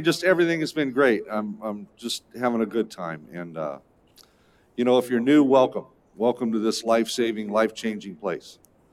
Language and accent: English; Phoenix, Arizona, United States; born there; I was born in Phoenix, Arizona in 1970.